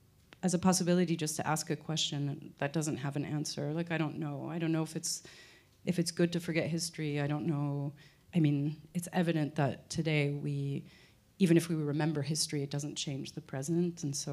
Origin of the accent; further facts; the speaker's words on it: United States; Also growing up in the United States and seeing how, yeah, different oppressed people just keep moving forward.